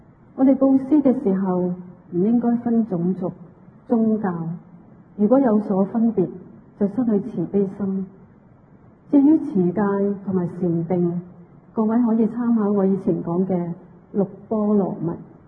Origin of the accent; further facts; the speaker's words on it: Hong Kong; 我们香港人印象最深刻的应该是几个月前的 SARS 疫症